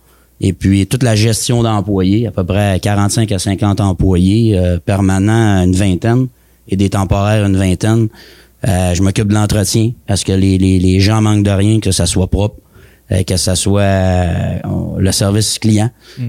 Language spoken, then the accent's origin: French; Chicoutimi, Quebec, Canada; Je viens de Chicoutimi-Nord, mais c'est mes racines, la baie, en 2007.